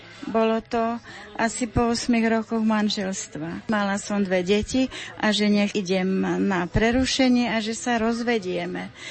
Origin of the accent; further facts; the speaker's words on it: Prievidza, Trenčín Region, Slovakia; som z Prievidze. Mám 3 deti